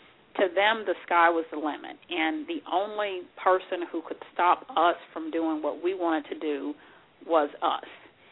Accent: Sikeston, Missouri, United States; I grew up in Sykeston, Missouri, as I said earlier, and my parents actually were both born and raised in Philadelphia, Mississippi.

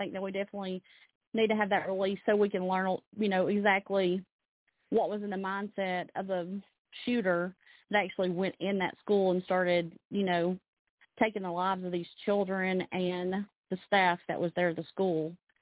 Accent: Alabama, United States; now in Nashville, United States; Well, I live in the Nashville, Tennessee area, but I am originally from Alabama.

